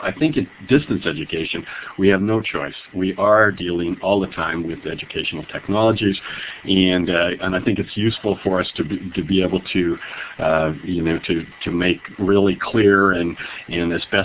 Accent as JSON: {"language": "English", "town": "Calgary", "region": "Alberta", "country": "Canada", "said": "I'm from Calgary, and we're really cowboys at heart"}